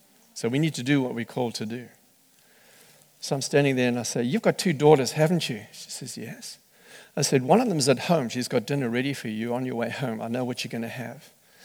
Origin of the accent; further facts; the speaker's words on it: South Africa; Where are you from? South Africa. What? Why are you here? Because I wanted to learn.